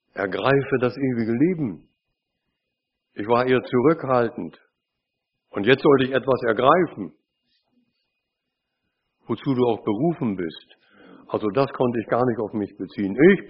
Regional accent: Bremen, Germany; als ich meinen jährlichen Besuch in Bremen machte, in meiner Heimat.

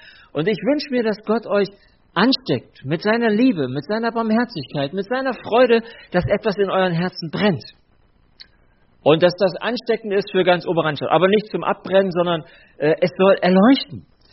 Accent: Burkau, Saxony, Germany; Also ich komme aus Burkau, das ist auch so in der Nähe von Bülau und noch ein Stückchen weiter Richtung Bautzen, also zwischen Dresden und Bautzen, aber nicht weit weg.

